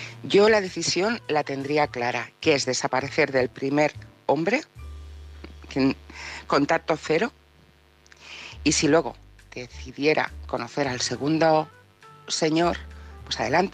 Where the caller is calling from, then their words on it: Barcelona, Catalonia, Spain; de Barcelona